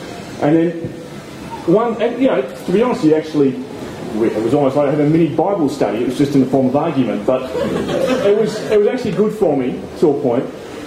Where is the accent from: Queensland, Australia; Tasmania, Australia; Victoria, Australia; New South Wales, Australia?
Tasmania, Australia; from Tassie.